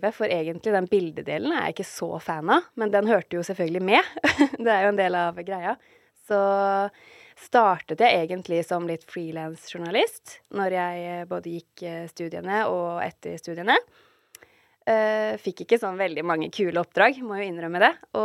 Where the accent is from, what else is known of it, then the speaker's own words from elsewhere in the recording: Fredrikstad, Østfold, Norway; also born or lived in Trondheim / Kristiansand / Halden; jeg ble født i Trondheim, og så flyttet vi til Kristiansand, og så flyttet vi til Halden, og så flyttet jeg til Fredrikstad. Men jeg har på en måte sånn, barndommen min har vel vært lengst i Fredrikstad.